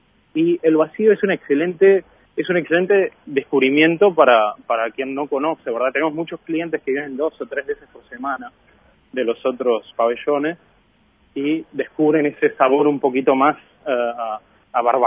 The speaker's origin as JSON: {"language": "Spanish", "country": "Uruguay", "said": "para mí como uruguayo, sería muy interesante que se empezara a expandir"}